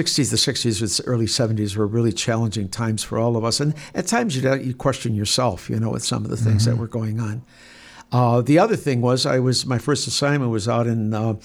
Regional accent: Cleveland, Ohio, United States; I grew up on East 36th Street between Payne and Superior Avenue.

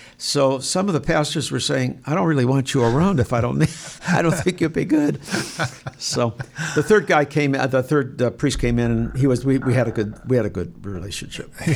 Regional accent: Cleveland, Ohio, United States; I grew up on East 36th Street between Payne and Superior Avenue.

